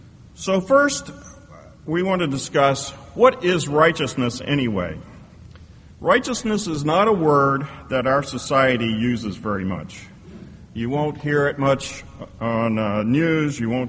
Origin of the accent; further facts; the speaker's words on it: Pennsylvania, United States; As he said, I'm from Pennsylvania, actually from central Pennsylvania, where there's mountains and valleys.